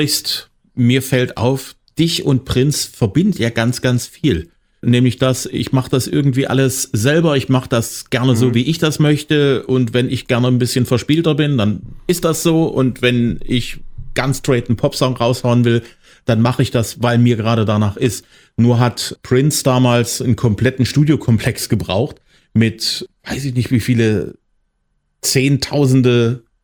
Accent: Zwickau, Saxony, Germany; Du kommst in meine Heimatstadt zum Stadtfest, ja, am 19. August nach Zwickau.

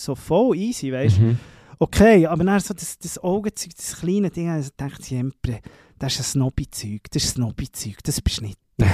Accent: Spain; Ich bin Spanier

